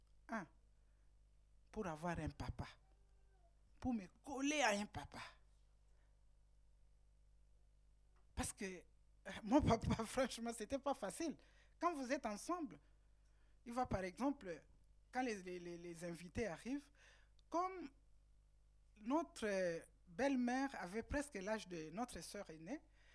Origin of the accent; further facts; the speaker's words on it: DR Congo; Parce que chez nous, en RDC, personne ne plante les papayers